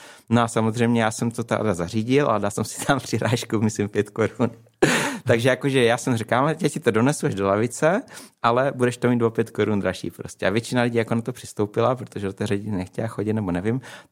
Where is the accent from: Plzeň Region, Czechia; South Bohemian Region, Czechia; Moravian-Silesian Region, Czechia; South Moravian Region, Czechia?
South Moravian Region, Czechia; Brno; já jsem vlastně rodilý Brňák a to nejbrňáčtovější, co může být, protože jsem vyrostl přímo v centru náměstí Svobody